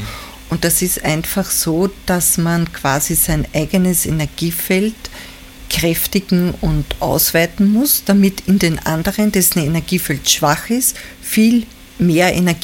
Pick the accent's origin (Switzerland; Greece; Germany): Greece; Als Grieche, ja.